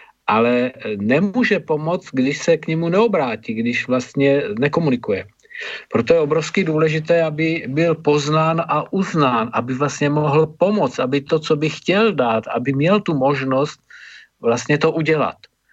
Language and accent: Czech; Moravia, Czechia; my sme z Moravy, že jo?